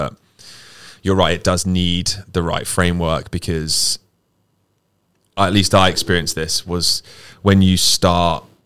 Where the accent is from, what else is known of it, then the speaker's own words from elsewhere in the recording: United Kingdom; I'm a British person.